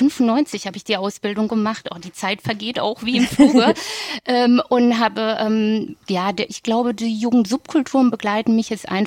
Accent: Baden-Württemberg, Germany; Ich komme ja aus der Nähe von Freiburg

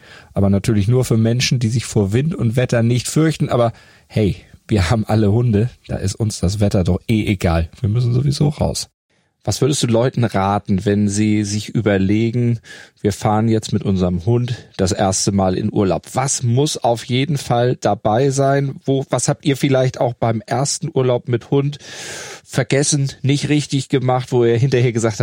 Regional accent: Schleswig-Holstein, Germany; ich als nicht ganz gebürtiger Eiderstädter, aber mein Großteil meines Lebens dort verbracht

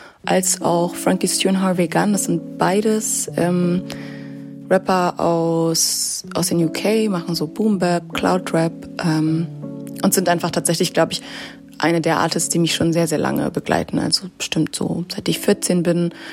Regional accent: Hamburg, Germany; also born or lived in Vienna, Austria; Ich komme aus Hamburg und Wien.

